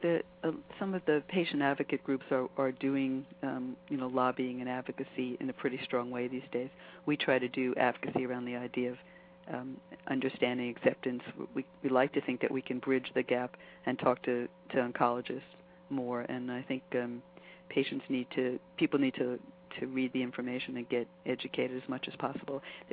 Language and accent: English; Pittsburgh, Pennsylvania, United States; But the downside of growing up in Pittsburgh in the Monongahela Valley is exactly what the question you're asking is all about.